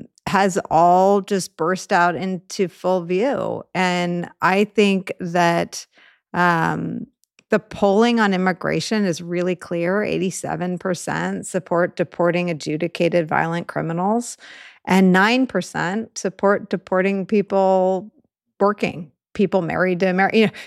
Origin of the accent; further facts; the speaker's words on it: California, United States; I'm from California and it's traumatic to watch